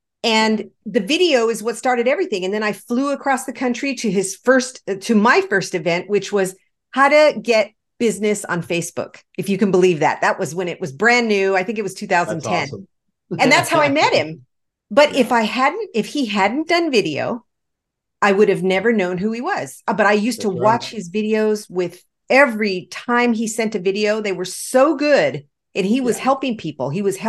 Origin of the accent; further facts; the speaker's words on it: Los Angeles, California, United States; now in Arizona, United States; I come from Los Angeles originally, so I'm a city, I'm a city gal, but we moved to a small community on purpose to raise our kids.